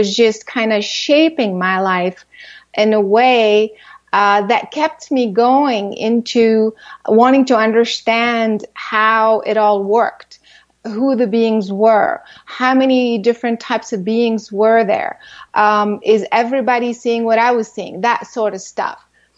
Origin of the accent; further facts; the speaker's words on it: Florida, United States; also born or lived in France / Japan; When I was very young, I grew up in France, but really I spent most of my life, in the U.S. But I also traveled a lot. I lived a lot in Japan and just a little bit all over. But most of my life, of course, in the U.S., in Florida.